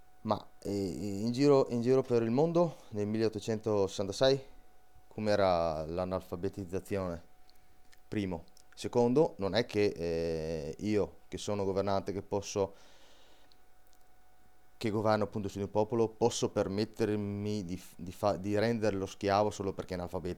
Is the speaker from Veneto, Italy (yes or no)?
yes; Veneto, Italy; sappiamo benissimo che anche i veneti non è che vogliamo il ritorno della Veneta Serenissima Repubblica.